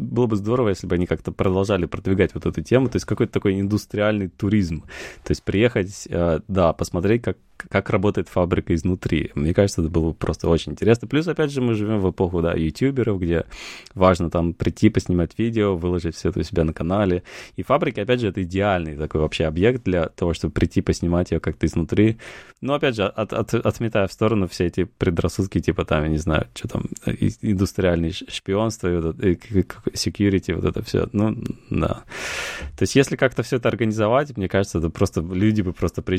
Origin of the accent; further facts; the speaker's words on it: Vologda Oblast, Russia; мое детство прошло в Вологодской области, в Кирилловском районе, в частности